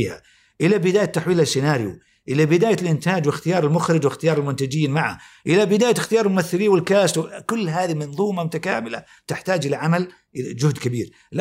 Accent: Saudi Arabia; في كثير من الرؤى يعني تعالج المشكلة اللي عندنا في السعودية

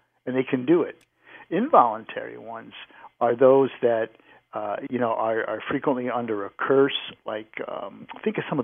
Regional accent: New England, United States; You know, I grew up in New England, and I couldn't help but walk past some old cemetery almost any town that I lived

